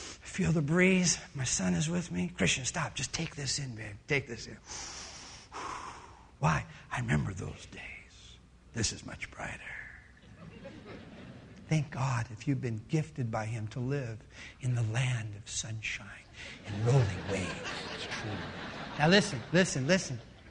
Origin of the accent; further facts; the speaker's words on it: Michigan, United States; growing up outside of Detroit, those Michigan summer days where the sun is out and the sky is blue, there's nothing like them.